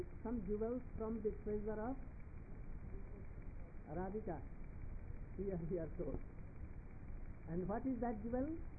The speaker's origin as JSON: {"language": "English", "region": "Uttar Pradesh", "country": "India", "second_language": "English", "said": "I'm Indian. I'm Brajavasi."}